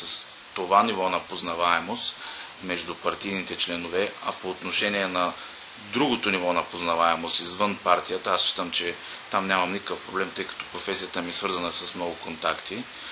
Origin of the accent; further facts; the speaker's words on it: Veliko Tarnovo, Veliko Tarnovo Province, Bulgaria; Първо, защото аз съм великотърновец. Аз съм роден и израснал съм в Великотърново, обичам града си